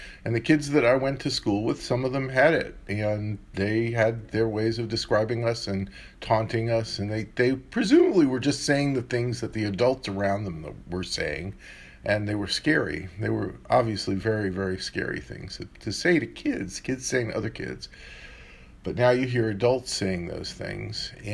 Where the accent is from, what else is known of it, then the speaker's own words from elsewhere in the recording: Queens, New York, United States; I grew up in an anti-Semitic environment in New York City. I grew up in Queens, not really very far away from, not far away at all from where Donald Trump grew up.